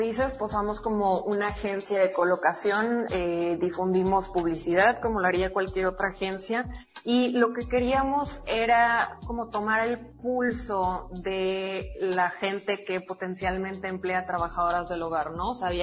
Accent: Monterrey, Nuevo León, Mexico; now in Guadalajara, Mexico; Somos de Monterrey, nos mudamos acá a Guadalajara porque yo había vivido acá anteriormente

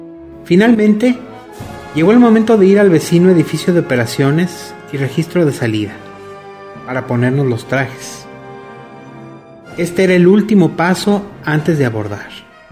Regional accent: Stockton, California, United States; proveniente de mi pueblo natal de Stockton, California

